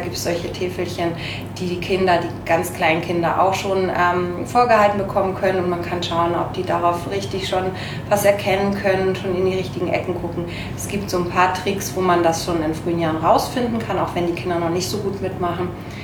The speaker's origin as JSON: {"language": "German", "region": "Bremen", "country": "Germany", "tie": "born or raised there", "said": "Ich komme ursprünglich gebürtig aus Bremen"}